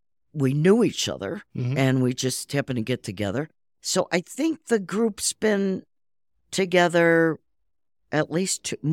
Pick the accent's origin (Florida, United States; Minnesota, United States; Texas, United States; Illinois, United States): Illinois, United States; Chicago; now in Boulder City, United States; I came from Chicago, and who gets to talk at city council meetings?